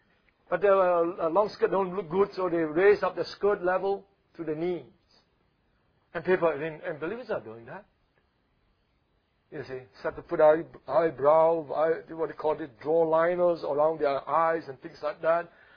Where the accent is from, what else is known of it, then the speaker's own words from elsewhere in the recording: Singapore; born there; I was born, okay, I was born in Singapore